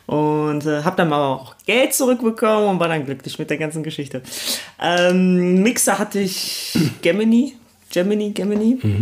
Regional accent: Essen, North Rhine-Westphalia, Germany; also born or lived in Poland; now in Cologne, Germany; Ich komme aus Köln, gebürtig bin ich aus Polen, falls das jemand interessiert. Aufgewachsen bin ich im Ruhrpott in Essen

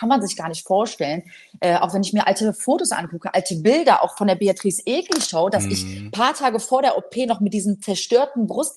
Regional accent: Poland; also ganz ehrlich, ich komme aus Polen

